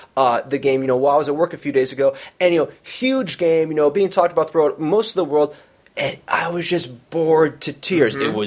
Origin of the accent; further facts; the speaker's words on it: United States; You know, I'm an American.